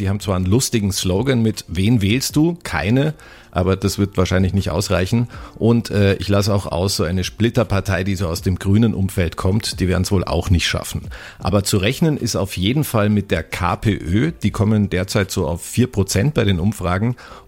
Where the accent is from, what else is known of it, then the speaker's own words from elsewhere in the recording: Germany; now in Austria; abgesehen von der Tatsache, dass ich als Deutscher in Österreich sowieso nicht wählen darf